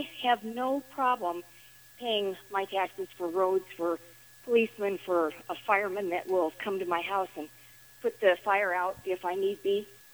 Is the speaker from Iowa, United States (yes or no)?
yes; Iowa, United States; You know, I have to tell you, I grew up in Iowa, and I know what those pigs smell like.